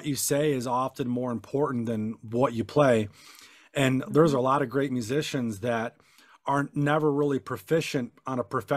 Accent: Detroit, Michigan, United States; I grew up in Southwest Detroit, downtown by the old Tiger Stadium, inner city, lots of gangs, violence, shootings.

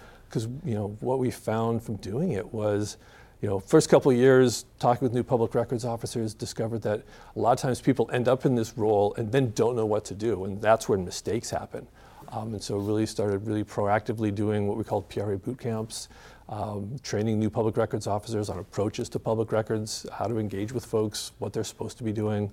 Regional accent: Seattle, Washington, United States; Well, you know, I grew up here in Northwest. North Seattle is where, you know, I call home originally.

